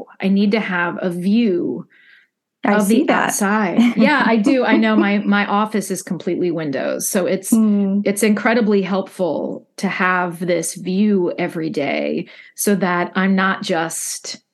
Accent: Midwest, United States; And that means as a poet, as a mom, as a Midwesterner, like all of the parts of myself that make me

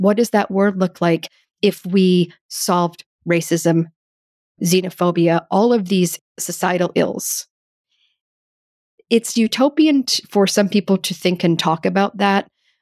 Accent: United States; Growing up as an American, I think there is a constant, subtle, and sometimes not so subtle message that the arts are not important

